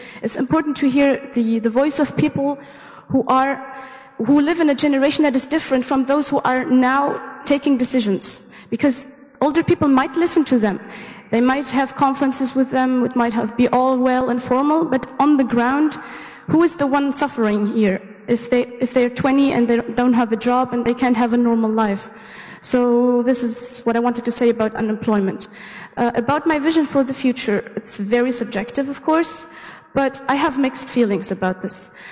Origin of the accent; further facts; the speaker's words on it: Tabarka, Jendouba Governorate, Tunisia; my hometown, which is in the northwestern region, and it's called Tabarka.